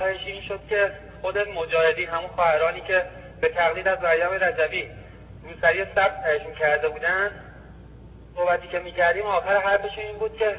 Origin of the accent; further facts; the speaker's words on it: Iran; به عنوان یک ایرانی وطن پرست رفته بودیم اونجا